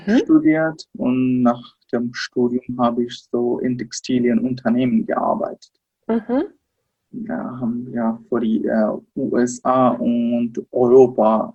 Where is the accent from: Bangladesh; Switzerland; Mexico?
Bangladesh; Dhaka, Dhaka Division; German is a second language; ich bin in der Hauptstadt Dhaka geboren und auch dort aufgewachsen. Ich bin auch in Dhaka in die Schule gegangen.